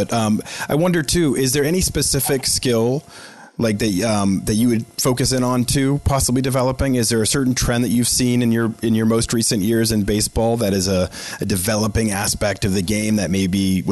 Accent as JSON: {"language": "English", "town": "Boston", "region": "Massachusetts", "country": "United States", "tie": "born or raised there", "said": "I have to admit, growing up in Boston and being a huge Red Sox fan"}